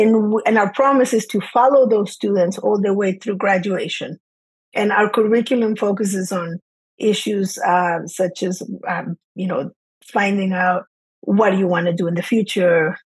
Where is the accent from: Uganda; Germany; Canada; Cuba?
Cuba; also born or lived in Latin America; now in United States; I'm originally from Cuba, and Cuban mom, Chilean dad, and grew up throughout Latin America and ended up in the U.S. at 14. We moved here as immigrants